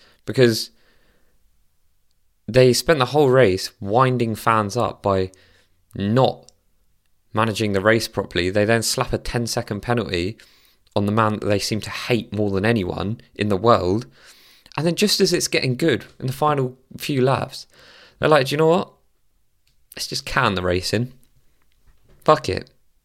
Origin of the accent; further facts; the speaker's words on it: United Kingdom; Newsflash, I am British.